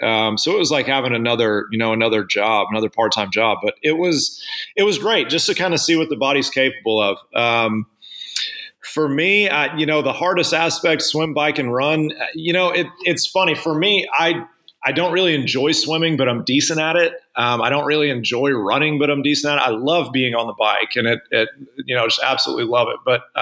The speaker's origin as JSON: {"language": "English", "region": "Arkansas", "country": "United States", "tie": "born or raised there", "said": "So my wife and I are from Arkansas originally. I grew up in Arkansas and we moved out here in 2003"}